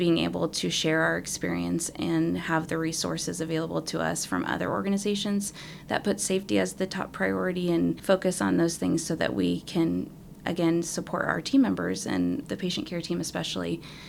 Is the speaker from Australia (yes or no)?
no; Wamego, Kansas, United States; I grew up in Wamego, Kansas. Okay, like, it doesn't get better than that, really